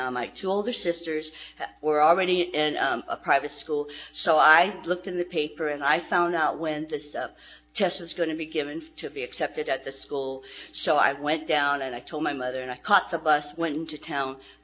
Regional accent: Torrance, California, United States; I come from Torrance, and we have a roundup there, too, and it's a big event, and we start, like, Thursday.

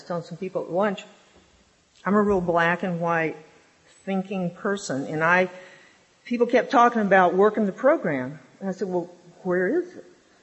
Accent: the South, United States; now in Oregon, United States; I live in Oregon now, but I grew up in the South

